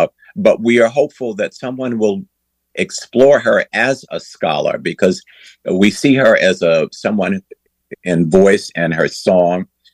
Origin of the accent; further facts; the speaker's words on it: Tallahassee, Florida, United States; which was about 80 miles from where I was growing up in Tallahassee.